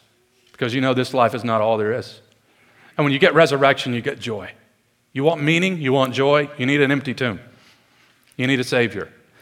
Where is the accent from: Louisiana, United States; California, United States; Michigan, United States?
Michigan, United States; Detroit; because I'm from Detroit, and some of you might know about 8 Mile. I was born just south of 8 Mile 37 years ago yesterday